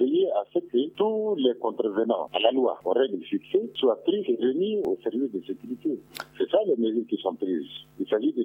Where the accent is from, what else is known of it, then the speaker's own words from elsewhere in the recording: Mali; Chez nous, au Mali et dans toutes les communautés humaines